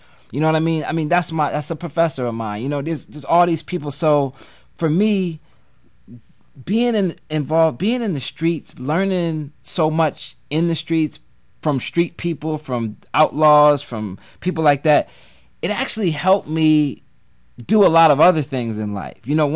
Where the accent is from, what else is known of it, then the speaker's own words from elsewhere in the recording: Philadelphia, Pennsylvania, United States; Yeah, so I grew up right around Broad and Olney